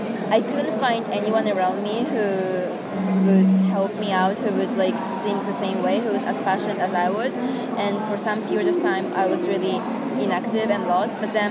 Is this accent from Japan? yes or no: yes; Japan; English is a second language; I'm from Japan.